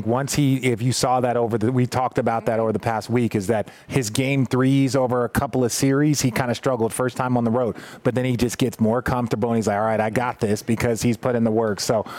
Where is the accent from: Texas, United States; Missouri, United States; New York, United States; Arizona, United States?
Arizona, United States; Phoenix; also born or lived in Los Angeles; I was born in LA, but I grew up in Phoenix, and I blessed Perk and Rachel with a little tour of where I grew up.